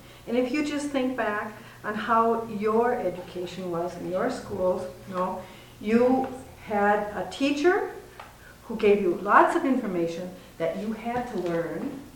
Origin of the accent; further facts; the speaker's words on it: Minnesota, United States; born there; And I was born in Minnesota, but I've been working in Central America for the last 25 years